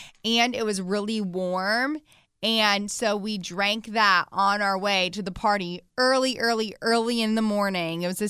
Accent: Kentucky, United States; I'm from Kentucky and I was in college.

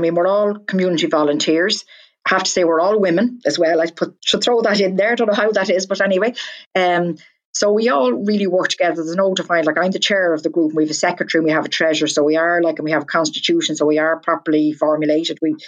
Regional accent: Dublin, Leinster, Ireland; I'm from Dublin originally, from Palmerstown, and my brother's a fireman in Dublin

